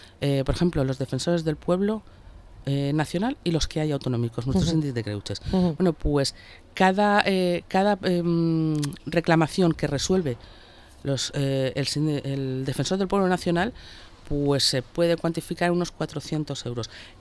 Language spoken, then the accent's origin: Spanish; Valencian Community, Spain; Y nosotros lo que somos valencianos y españoles.